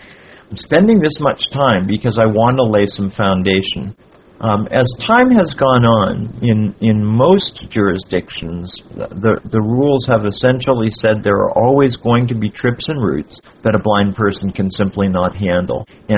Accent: Miami, Florida, United States; Good evening … from Miami, Florida, and welcome to Tuesday Topics.

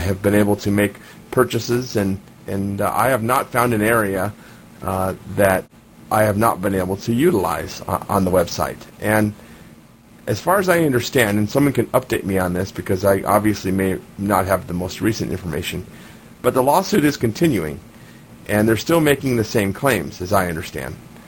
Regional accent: Tucson, Arizona, United States; First of all, I'm from Tucson, and we have this rival thing going between Phoenix and Tucson.

